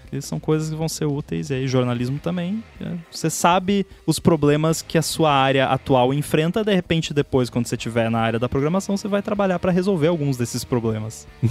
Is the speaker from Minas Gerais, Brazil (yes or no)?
no; Rio Grande do Sul, Brazil; now in Florianópolis, Brazil; é melhor eu ir lá no Rio Grande do Sul, lá na minha cidade natal